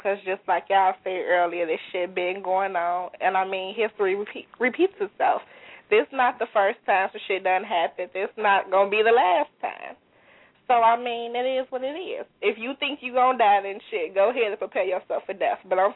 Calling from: Chicago, Illinois, United States; I'm on the south side of Chicago.

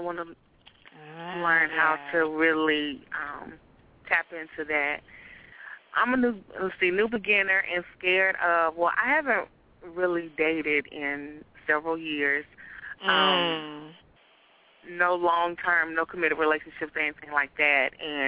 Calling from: Nashville, Tennessee, United States; Hey, Esther. Happy New Year. … calling from Nashville.

